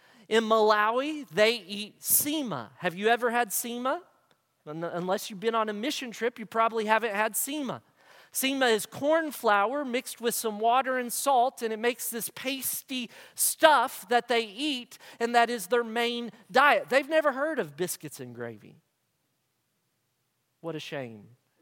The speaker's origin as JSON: {"language": "English", "region": "Kentucky", "country": "United States", "tie": "born or raised there", "said": "Because I was born and raised in Kentucky. And that's part of who I am. That's the way of life where I'm from."}